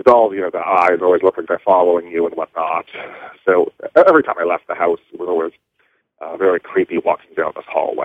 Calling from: British Columbia, Canada; from British Columbia.

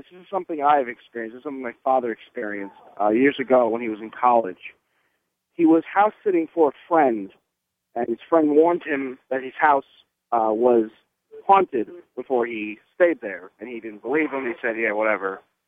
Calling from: New York City, New York, United States; calling from New York City.

